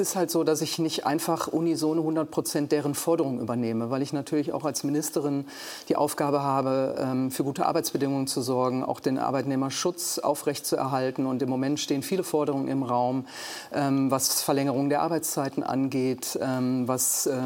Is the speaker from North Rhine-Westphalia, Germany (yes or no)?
yes; Duisburg, North Rhine-Westphalia, Germany; ich wohne immer noch in meinem Mietshaus, wo ich schon vorher gelebt habe, immer noch im gleichen Viertel. Also ich bin auch gerne in meiner Heimat, wenn die Zeit es erlaubt. Ich bin natürlich jetzt viel mehr in Berlin eingebunden. Aber trotzdem bin ich immer wieder gerne in Duisburg.